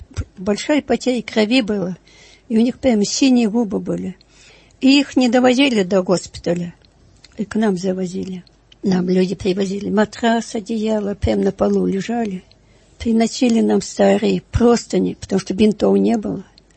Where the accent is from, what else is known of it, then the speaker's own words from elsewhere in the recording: Tula Oblast, Russia; Я из Тульской области, недалеко от города Ефремова.